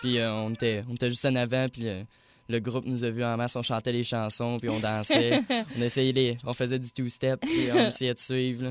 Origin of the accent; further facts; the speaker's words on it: Quebec, Canada; parce que moi, en tant que Québécois, je suis beaucoup attaché à la langue francophone.